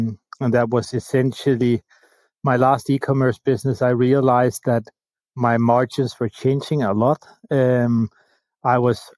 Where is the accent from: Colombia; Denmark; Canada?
Denmark; Copenhagen, Capital Region of Denmark; I'm the CEO and founder of Profit Metrics. I'm from Copenhagen, Denmark.